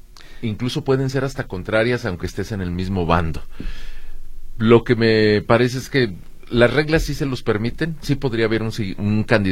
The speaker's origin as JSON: {"language": "Spanish", "country": "Mexico", "said": "como ciudadano mexicano"}